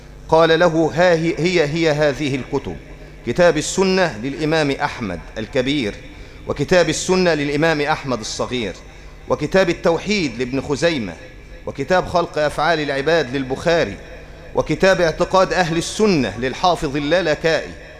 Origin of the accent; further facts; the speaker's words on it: Egypt; ولما رجعت إلى قريتي في مصر وذهبت إلى القاهرة